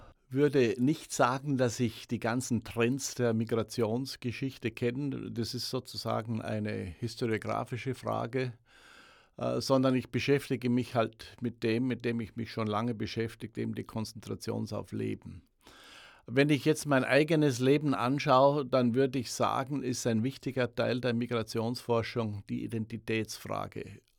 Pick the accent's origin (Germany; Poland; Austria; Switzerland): Austria; Vorarlberg; accent: Bregenzerwald dialect; now in United States; in meiner Heimat, im Brengzer Wald in Vorarlberg, angenommen zu werden, habe ich weiterhin den Dialekt sprechen müssen. Wenn ich den Bregenzerwälder Dialekt, der sehr eigenartig ist und sehr ans Schweizerdeutsche anmutet, nicht gesprochen hätte